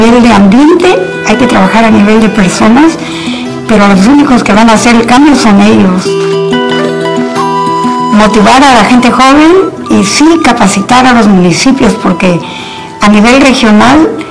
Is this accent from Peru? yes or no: yes; Huancayo, Junín, Peru; moved away as an adult; also born or lived in Australia; Yo crecí en Huancayo y tenía mucha cercanía a la naturaleza porque teníamos una chacra, mi tío tenía vacas, había caballos, se sembraba.